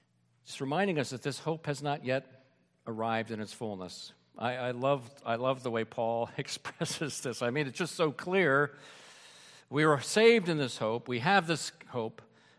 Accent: Lancaster County, Pennsylvania, United States; I'm from Lancaster County. I didn't know what to wear.

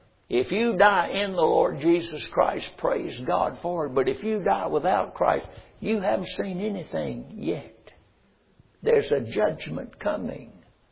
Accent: North Carolina, United States; born there; I was born in North Carolina.

